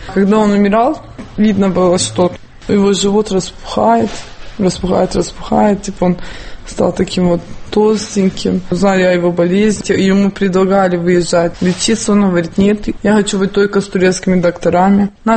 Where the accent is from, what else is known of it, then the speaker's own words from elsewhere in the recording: Ukraine; now in Turkey; Я приехала с Украины, но я все-таки живу здесь.